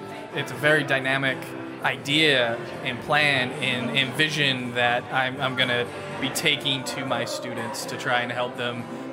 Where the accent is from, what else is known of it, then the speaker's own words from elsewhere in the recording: Utah, United States; now in Georgia, United States; I'm not originally from Georgia. You can probably tell from my diction that I'm a transplant.